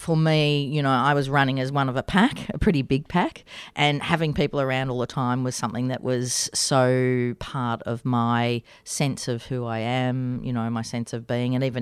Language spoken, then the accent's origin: English; Heidelberg, Victoria, Australia; I grew up in Melbourne, actually in Heidelberg, literally on the banks of the Yarra River. If you know Heidelberg well, Warringal Park was my backyard.